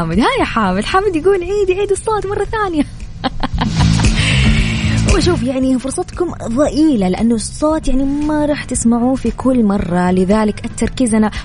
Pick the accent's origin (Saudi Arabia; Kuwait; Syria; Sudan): Kuwait; وهذه الجائزة اللي أهديها لديرتي الكويت